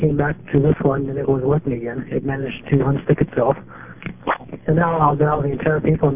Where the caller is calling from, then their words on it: Onalaska, Washington, United States; I'm recording from Onalaska, Washington